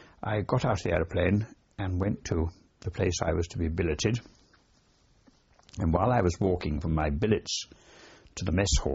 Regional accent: United Kingdom; On the contrary, I'm a Brit.

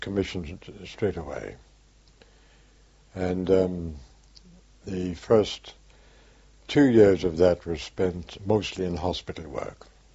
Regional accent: Belfast, Northern Ireland, United Kingdom; born there; I was born in Northern Ireland, in Belfast.

